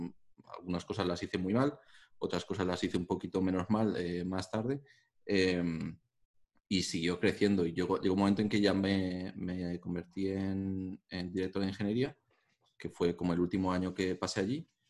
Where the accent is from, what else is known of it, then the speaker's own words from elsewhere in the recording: Zaragoza, Aragon, Spain; moved away as an adult; soy de Zaragoza, sí. Nací en Zaragoza, viví en Zaragoza, me fui de Zaragoza a los 25 años o así. Ahora tengo alguno más, unos pocos nada más.